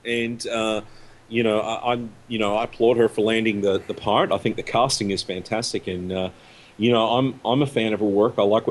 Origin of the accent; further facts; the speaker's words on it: Australia; The lead man in this band makes his permanent residency in my home country.